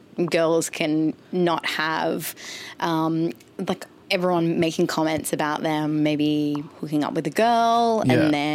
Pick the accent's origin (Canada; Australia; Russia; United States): Australia; Gold Coast, Queensland; For example, I'm from the Gold Coast.